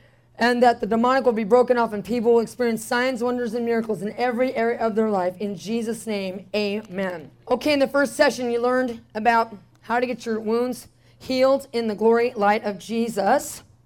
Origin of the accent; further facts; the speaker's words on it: Phoenix, Arizona, United States; Now, here I am from Phoenix, and 70 degrees is cold to me.